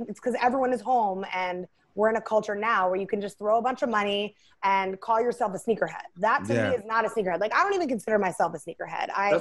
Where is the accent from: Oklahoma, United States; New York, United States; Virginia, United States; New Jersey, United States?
New Jersey, United States; Like, I'm from Jersey. I look the way I look. I went to private school.